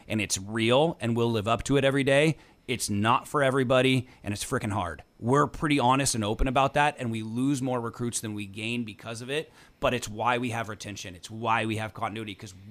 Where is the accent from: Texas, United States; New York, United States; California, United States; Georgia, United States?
California, United States; Fresno; Like, nah, man, other people have more than us. And we're from Fresno. We're going to figure that out.